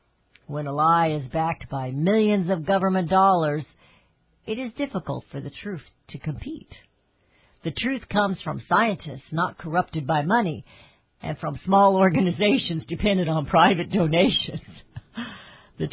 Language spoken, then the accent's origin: English; Missouri, United States; I guess I've been one of the attitude of show me, maybe because I'm from Missouri, but things just weren't adding up